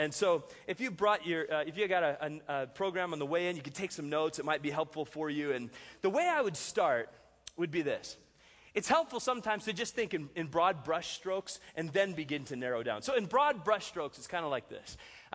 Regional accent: California, United States; I'm up here from Southern California, just about an hour north of San Diego

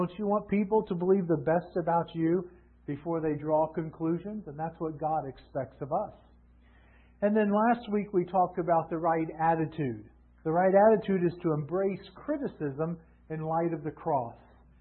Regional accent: Fort Myers, Florida, United States; I'm from Fort Myers, Florida. That's where I was born and raised.

